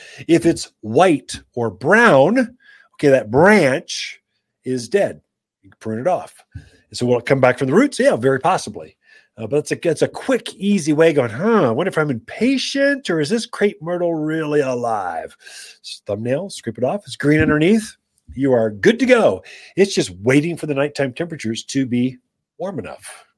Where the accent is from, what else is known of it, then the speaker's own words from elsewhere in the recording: Arizona, United States; It's, look, I'm from Arizona. You can tell.